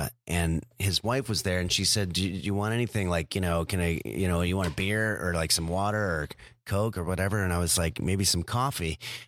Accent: La Crescenta, California, United States; When I travel, when I tell people I grew up

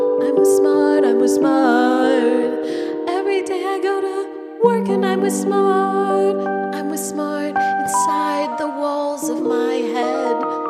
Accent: United States; I was born and raised here. I'm obviously American.

